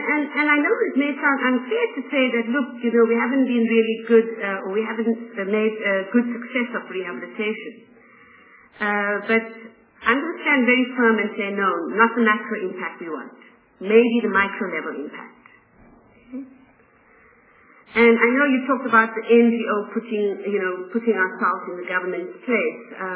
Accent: South Africa; to actually tell every South African that if we're proudly South African, then we will all stand up and say we will help to break the cycle of crime and violence in this country.

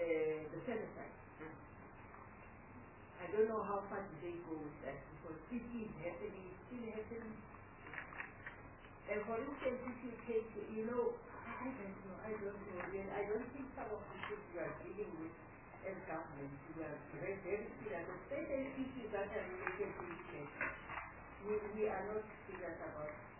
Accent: Mozambique; English is a second language; You know, I'm from Mozambique

